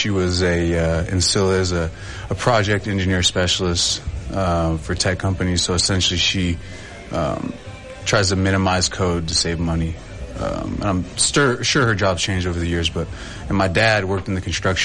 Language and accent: English; Fremont, California, United States; Yeah, so growing up in Bay Area, I went to Irvington High School up until my junior year, transferred to John F. Kennedy, which is a mile away in Fremont